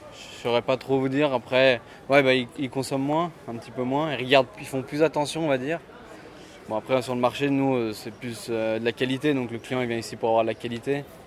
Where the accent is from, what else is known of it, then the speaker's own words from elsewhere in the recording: Bellegarde-sur-Valserine, Auvergne-Rhône-Alpes, France; je viens de Belliard sur Valserine.